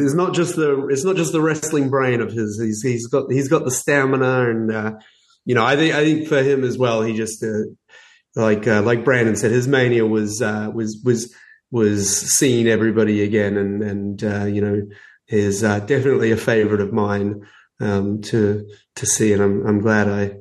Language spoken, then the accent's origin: English; Australia; Because I'm from Australia.